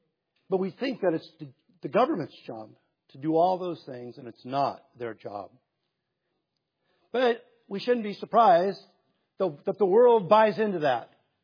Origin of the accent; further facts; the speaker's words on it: Hermosa Beach, California, United States; I grew up in it. I grew up in Hermosa Beach, right?